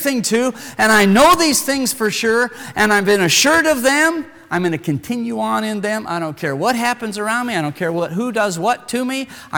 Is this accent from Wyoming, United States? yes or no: yes; Wyoming, United States; I grew up in Wyoming. When I was a little boy, all I knew was hunting season.